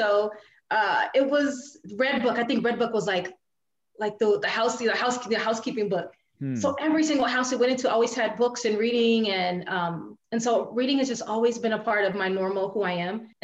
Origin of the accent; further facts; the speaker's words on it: Los Angeles, California, United States; So I grew up in Southern California. Both of my parents are from the South, from the New Orleans, Louisiana area. So I grew up in South Central all of my life